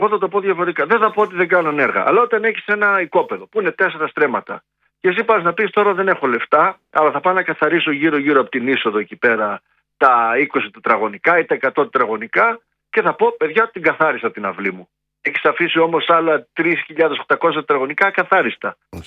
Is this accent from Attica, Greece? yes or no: no; Lemnos, North Aegean, Greece; Και θέλω να σταθώ και να σας πω μια ιστορία, γιατί κατάγομαι από τη Λίμνο.